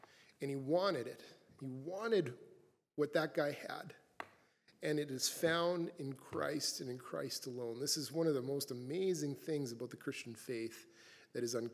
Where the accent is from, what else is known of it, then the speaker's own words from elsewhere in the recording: Regina, Saskatchewan, Canada; growing up in Regina, why would you? Anyways, the mountains was just never in my DNA. And then when I moved out to Alberta